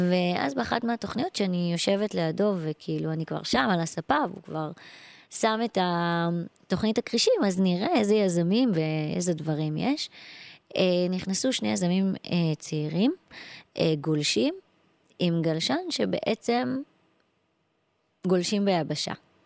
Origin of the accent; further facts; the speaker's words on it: Tel Aviv, Tel Aviv District, Israel; ואני אומרת שאני מתל אביב